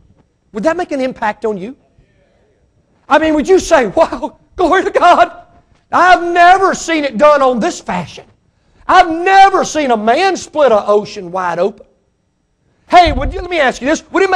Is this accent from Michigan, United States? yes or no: no; Mississippi, United States; Now listen, I was raised in Mississippi. I wasn't born yesterday, just the day before.